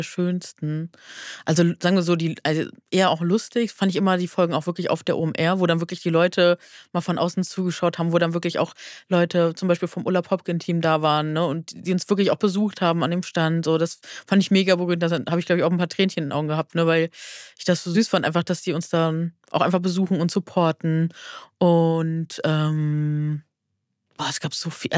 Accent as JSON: {"language": "German", "region": "Hamburg", "country": "Germany", "said": "ach, wir sind ja beide aus Hamburg."}